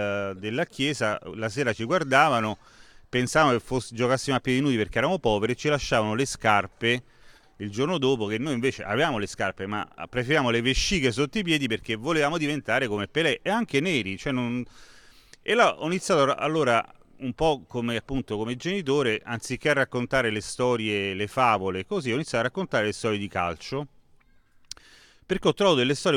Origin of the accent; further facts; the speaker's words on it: Rome, Lazio, Italy; da quando avevo 5 anni, 4 anni nel quartiere, sono di Roma